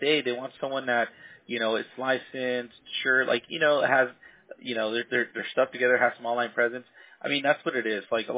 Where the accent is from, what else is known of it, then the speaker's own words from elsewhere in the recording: Orange County, California, United States; I'm born and raised in Orange County, so you know, in Orange County you have you have your Newport Beach, your Huntington Beach